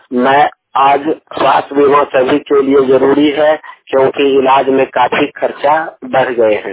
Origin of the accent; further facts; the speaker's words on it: Jamalpur, Bihar, India; ग्राम नायटला केशवपुर जमालपुर का रहने वाला हूं।